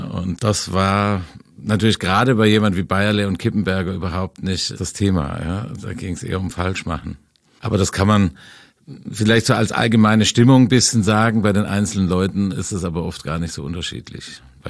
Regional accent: Swabia, Germany; für mich aus dem Dorf in Schwaben.

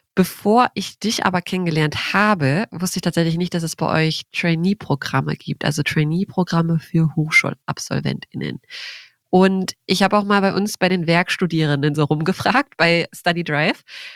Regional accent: Osnabrück, Lower Saxony, Germany; Okay, erstmal Osnabrück. Ich komme aus Osnabrück.

